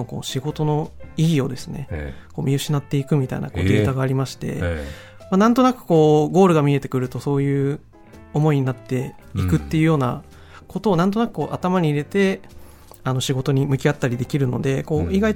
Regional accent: Sado, Niigata, Japan; はい佐渡島の

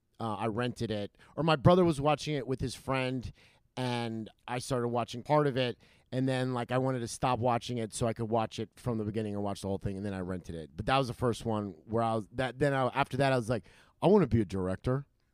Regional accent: Los Angeles, California, United States; I grew up in Los Angeles, and like there was a line to see it.

